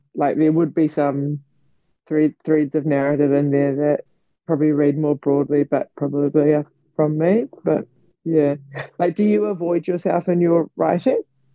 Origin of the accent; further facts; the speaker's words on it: New Zealand; I mean I'm from New Zealand obviously